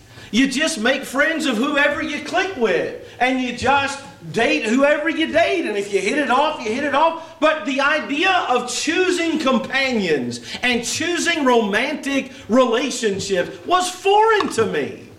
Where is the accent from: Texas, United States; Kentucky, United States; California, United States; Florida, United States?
Kentucky, United States; Louisville; also born or lived in Elizabethtown; now in North Carolina, United States; We moved to North Carolina right on the coast 13 and a half years ago. I was born and raised in Kentucky, Louisville, and Elizabethtown.